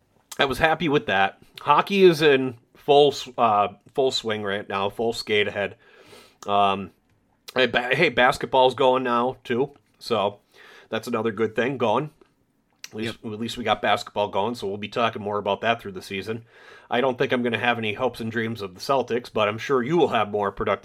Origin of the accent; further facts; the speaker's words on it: Ireland; I'm Irish and I hate cabbage.